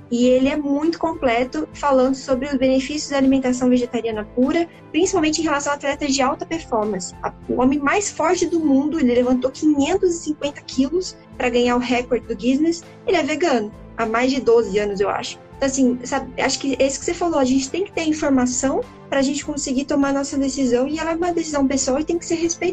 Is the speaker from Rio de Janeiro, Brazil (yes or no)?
no; Curitiba, Paraná, Brazil; Eu sou do sul, eu sou daqui de Curitiba.